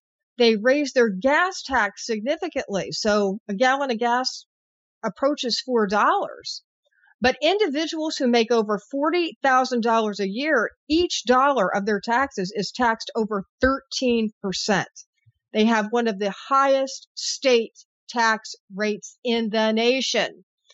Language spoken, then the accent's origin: English; Indiana, United States; but also my home state of Indiana and throughout the Midwest